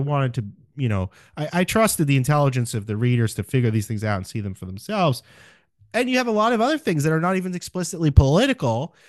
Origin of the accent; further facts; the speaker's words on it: New York, United States; I'm a New Yorker, so I had some vague memory of this, but we New Yorkers have perhaps an unhealthy fondness for characters like this.